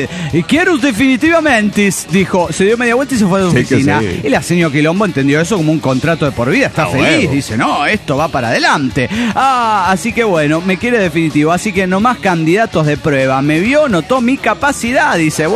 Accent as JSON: {"language": "Spanish", "town": "Saltillo", "region": "Coahuila", "country": "Mexico", "said": "de Saltillo, Coahuila, México."}